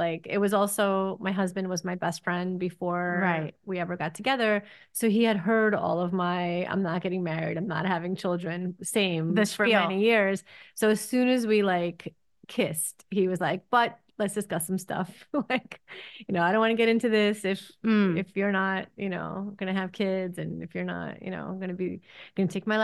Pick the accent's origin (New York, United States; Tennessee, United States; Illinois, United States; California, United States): New York, United States; also born or lived in Soviet Union; So my husband and I are both immigrants. I was born in the Soviet Union. He was born in Israel. We both came to New York as children, as small children.